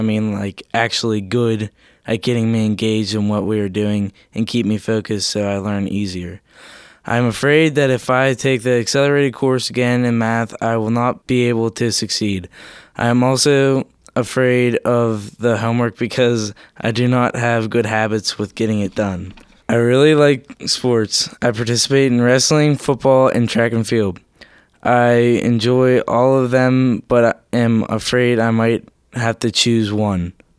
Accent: Greensburg, United States; I am 14 years old and I am from Greensburg.

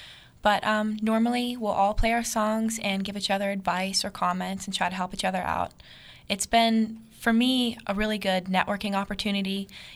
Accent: Somerset, Pennsylvania, United States; I'm originally from Somerset, Pennsylvania.

